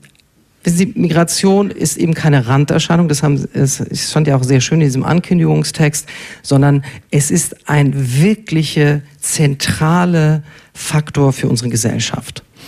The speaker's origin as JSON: {"language": "German", "town": "Ulm", "region": "Baden-Württemberg", "country": "Germany", "tie": "born there", "said": "Sehen Sie, ich bin in Ulm geboren."}